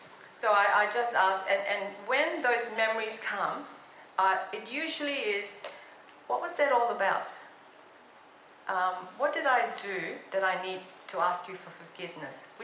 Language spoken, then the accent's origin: English; Singapore; born there; I was born in Singapore from Christian parents, and very blessed to have a very rich Christian heritage.